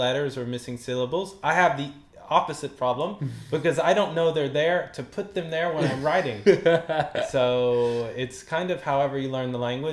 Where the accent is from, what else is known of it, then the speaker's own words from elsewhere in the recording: the South, United States; So I know for me as an American from the South, I only had 1 year of foreign language